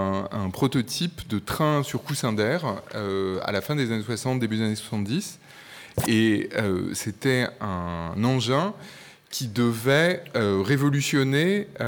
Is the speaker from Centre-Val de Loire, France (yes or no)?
yes; Orléans, Centre-Val de Loire, France; Donc moi, j'ai grandi à Orléans